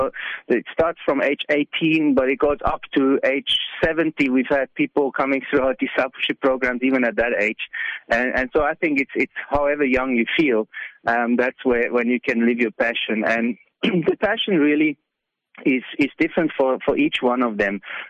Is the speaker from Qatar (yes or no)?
no; Switzerland; English is a second language; now in South Africa; I'm indeed from Switzerland, and did my first trip to South Africa in the year 2000